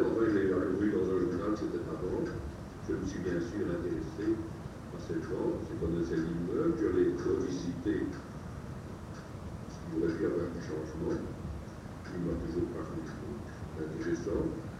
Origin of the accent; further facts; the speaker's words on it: Dijon, Bourgogne-Franche-Comté, France; born there; Donc je suis né à Dijon, ayant terminé mes études secondaires, j'ai cherché un emploi.